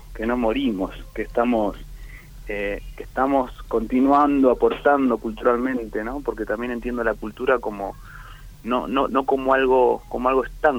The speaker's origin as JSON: {"language": "Spanish", "country": "Argentina", "said": "Yo entiendo que como argentinos tenemos como una deuda pendiente"}